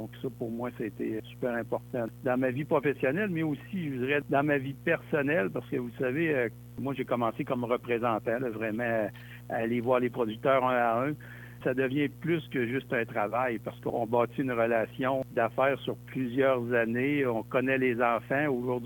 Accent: Quebec City, Quebec, Canada; Je suis vraiment issu d'une famille d'entrepreneurs de Québec.

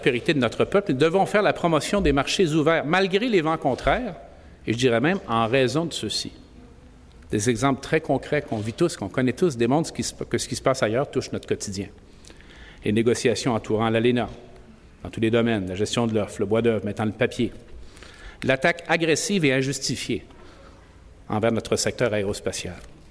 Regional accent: Quebec, Canada; Ubisoft chez moi au Saguenay-Lac-Saint-Jean.

